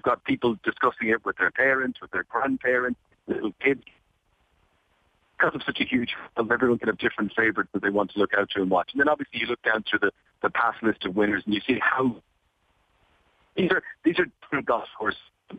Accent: Ireland; now in Northern Ireland; I'm from Ireland, Republic of Ireland, up in the north of Ireland now.

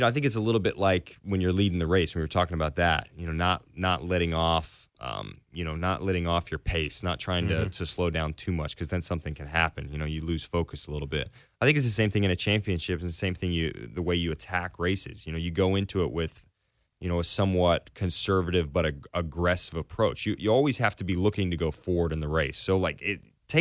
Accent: Nashville, Tennessee, United States; I'm from Nashville, Tennessee in the States, and he wants to promote a race in Nashville and go there and beat me in my city.

